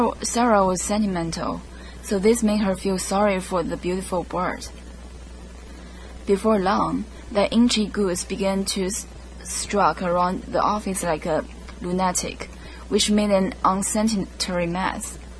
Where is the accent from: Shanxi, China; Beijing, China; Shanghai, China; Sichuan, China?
Shanxi, China; Taiyuan; English is a second language; now in United States; I was born in China, Shanxi, China. My hometown is Taiyuan. It's the capital of Shanxi.